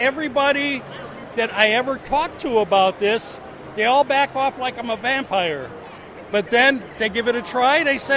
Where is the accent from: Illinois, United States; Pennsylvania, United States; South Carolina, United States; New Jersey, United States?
Illinois, United States; Wonder Lake; I'm from Wonder Lake, Illinois.